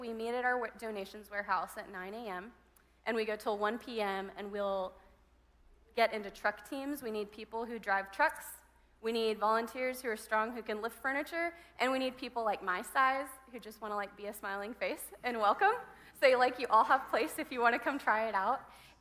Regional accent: Burkina Faso; I grew up in Burkina Faso, West Africa, among the Fulani people.

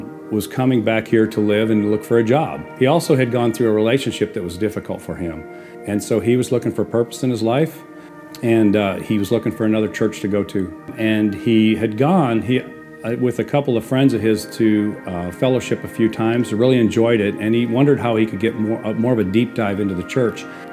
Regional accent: Minnesota, United States; now in Arkansas, United States; I came originally from Minnesota in 1972 to Northwest Arkansas. I grew up Catholic.

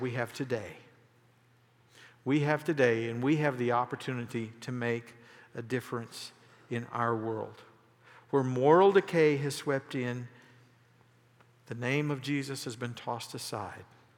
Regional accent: United States; Now listen to me. I'm as American as you can get. I love this country.

